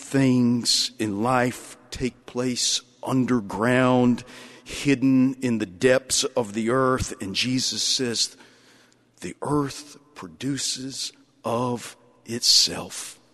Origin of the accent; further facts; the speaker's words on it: Lubbock, Texas, United States; I'm from Lubbock. You know, we say that all of our trees are right where we want them to be because we had to plant them.